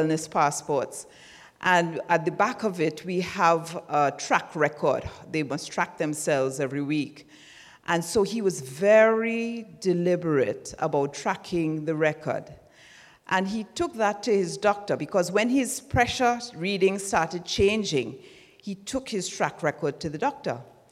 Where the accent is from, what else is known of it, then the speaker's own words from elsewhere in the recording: Jamaica; from Jamaica, nutritionist and health and wellness coordinator.